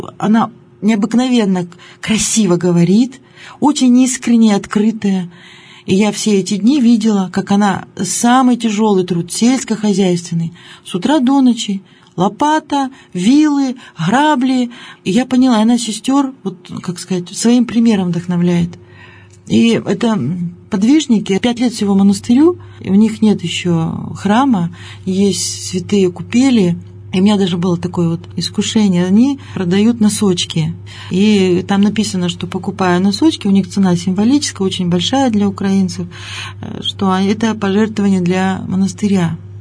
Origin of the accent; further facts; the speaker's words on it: Yekaterinburg, Sverdlovsk Oblast, Russia; И она когда меня спросила, откуда будешь, я говорю, из Екатеринбурга.